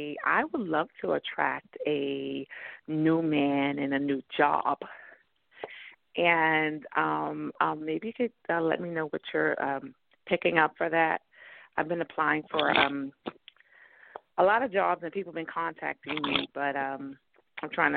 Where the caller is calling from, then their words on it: New York, United States; I'm calling from New York.